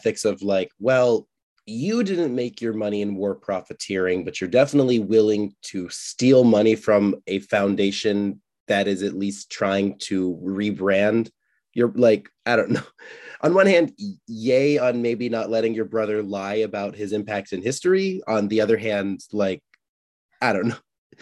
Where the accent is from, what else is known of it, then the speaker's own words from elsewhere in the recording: Michigan, United States; I'm from Michigan. I can say that.